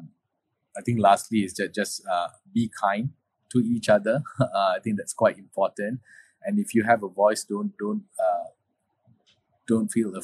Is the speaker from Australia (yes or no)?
no; Malaysia; growing up in Malaysia, going to school, I had a very multicultural, multiracial upbringing.